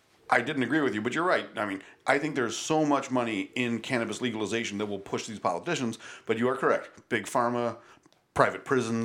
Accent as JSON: {"language": "English", "town": "Buffalo", "region": "New York", "country": "United States", "said": "I'm from Buffalo. I can tell you that the SAFE Act in New York is a garbage law"}